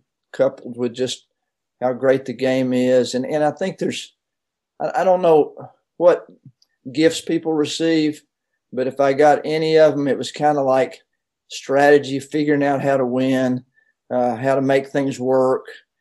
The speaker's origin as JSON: {"language": "English", "town": "Knoxville", "region": "Tennessee", "country": "United States", "tie": "born or raised there", "said": "Well, I grew up in Knoxville. My dad was a sports writer for the Knoxville Journal"}